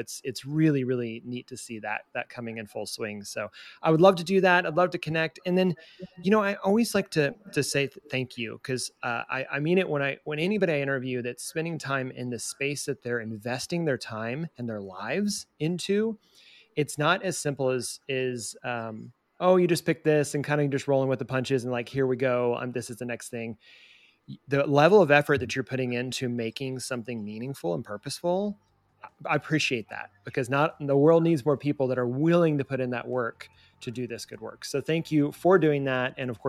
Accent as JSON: {"language": "English", "region": "Southeast", "country": "United States", "tie": "born there", "said": "I'm from I was born in the Southeast, and so I haven't been back in a little while."}